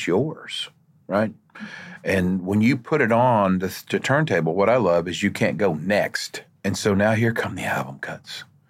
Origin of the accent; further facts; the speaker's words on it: Oklahoma, United States; I don't know. I'm from Oklahoma.